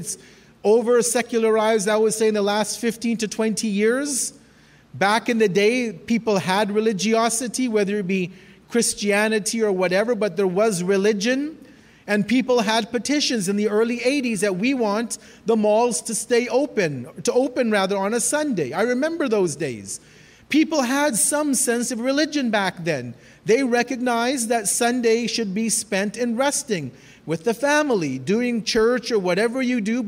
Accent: Edmonton, Alberta, Canada; born or raised there

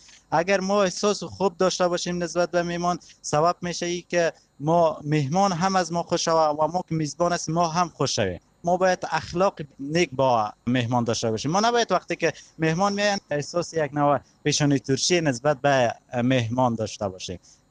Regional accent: Afghanistan; چون ما که افغان هستیم، نسبت به مهمان بسیار زیاد یک نوع قدردانی بیشتر میکنیم

